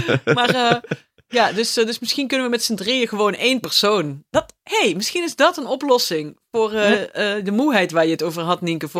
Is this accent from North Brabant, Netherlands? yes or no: no; Limburg, Netherlands; Terwijl ik ben toch echt een Limburger